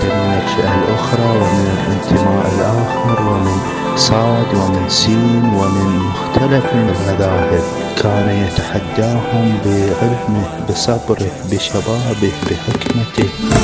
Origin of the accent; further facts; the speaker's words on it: Iraq; وأنا من العراق لا ننساكم من الدعاء عندما أذهب إلى بغداد